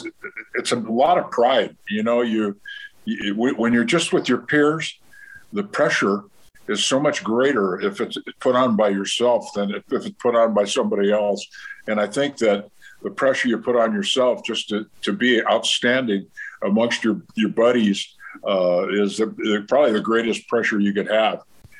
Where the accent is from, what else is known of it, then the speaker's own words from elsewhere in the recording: San Diego, California, United States; And I ended up growing up in San Diego